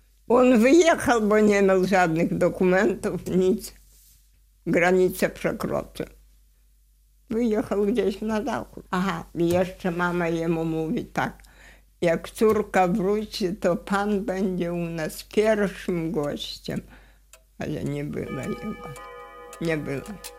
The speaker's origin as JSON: {"language": "Polish", "town": "Białystok", "region": "Podlaskie Voivodeship", "country": "Poland", "said": "Nie tylko ja z Białegostoku, nas było 4."}